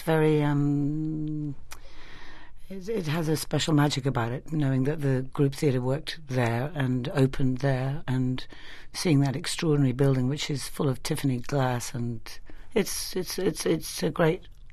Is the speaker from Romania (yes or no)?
no; England, United Kingdom; because of Senator McCarthy, I was brought up in England.